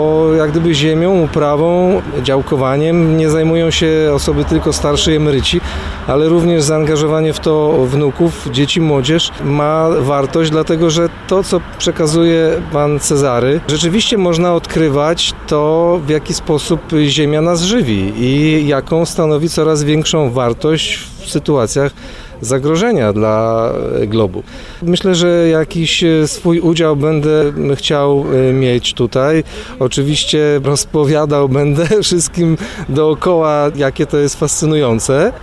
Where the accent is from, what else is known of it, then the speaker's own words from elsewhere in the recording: Puławy, Lublin Voivodeship, Poland; Jestem rodowitym mieszkańcem Puław.